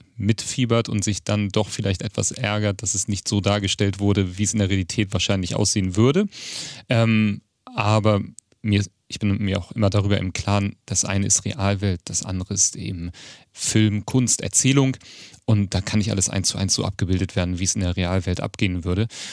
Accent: Hamburg, Germany; born there; Ich bin gebürtiger Hamburger, ja.

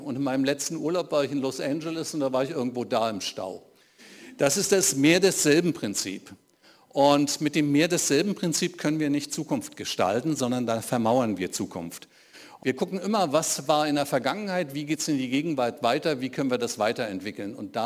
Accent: Berlin, Germany; Ich bin Berliner, ich habe 1989 den Fall der Berliner Mauer erlebt.

